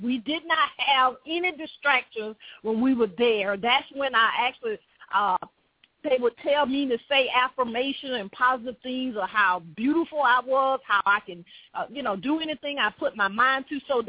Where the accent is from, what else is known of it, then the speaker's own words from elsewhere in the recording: Alabama, United States; I'm a Southern belle. I was born and raised in Alabama.